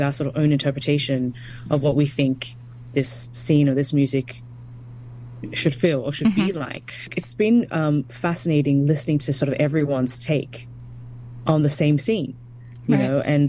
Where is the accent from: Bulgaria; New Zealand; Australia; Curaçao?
Australia; now in Los Angeles, United States; I'm a composer for film and TV, born and raised in Australia, and have been living in LA for the past, I would say, 6 years or so.